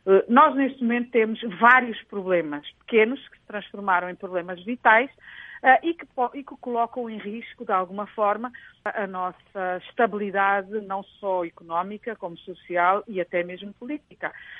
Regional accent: Angola; como angolana

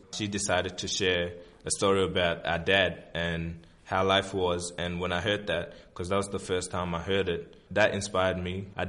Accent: Aweil, Northern Bahr el Ghazal, South Sudan; also born or lived in Khartoum, Sudan; Awil. I was born... home is in Awil.

